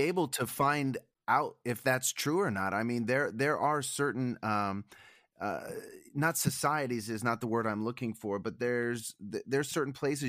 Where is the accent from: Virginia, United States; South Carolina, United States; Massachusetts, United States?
Virginia, United States; Newport News; I grew up in Newport News, Virginia, an East Coast town right next door and side of a lot of important events in our nation's early history.